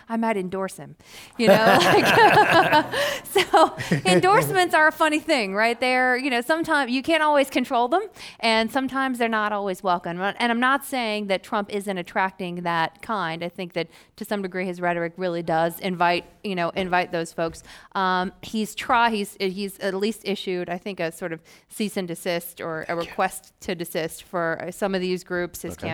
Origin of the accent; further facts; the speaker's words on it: Georgia, United States; Is this because I'm from Georgia?